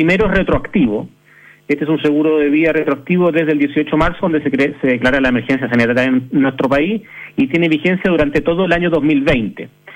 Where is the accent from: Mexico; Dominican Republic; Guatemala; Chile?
Chile; como todo chileno